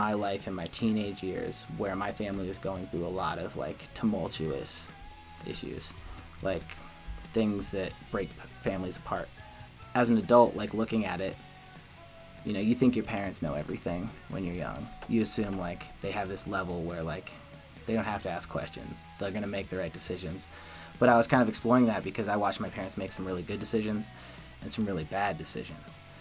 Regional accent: Utah, United States; I think growing up in Utah, you have that Western sort of, like, for me, I raged against it as a kid.

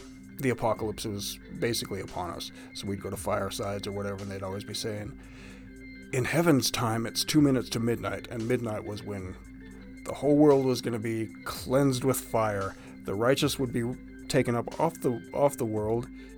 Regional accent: Utah, United States; Growing up in Utah Valley in the early and mid 80s was a bonkers experience for sure.

